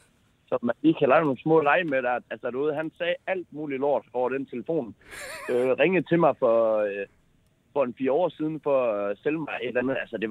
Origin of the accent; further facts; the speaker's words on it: Aalborg, North Denmark Region, Denmark; Jeg er fra Aalborg.